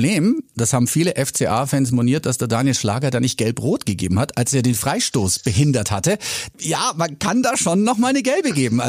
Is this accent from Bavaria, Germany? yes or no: yes; Bavaria, Germany